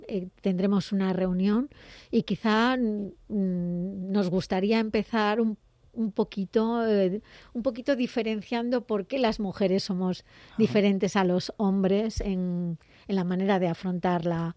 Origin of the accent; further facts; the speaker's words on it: Puebla de Trives, Galicia, Spain; born there; Yo soy gallega de nacimiento, nací en, como he dicho, en Puebla de Trives, en una villa de la provincia de Orense en la que he estado recientemente en el fin de semana, y tengo ese sentimiento de gallego, aunque mi educación es cántabra